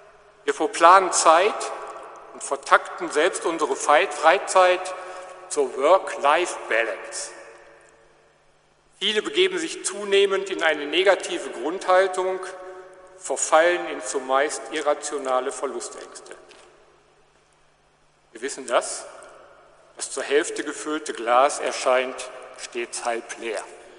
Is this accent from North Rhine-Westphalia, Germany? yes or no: yes; North Rhine-Westphalia, Germany; Die vielen Jahre von damals, als kleiner Junge im Ruhrgebiet, bis heute als Polizeipräsident in Münster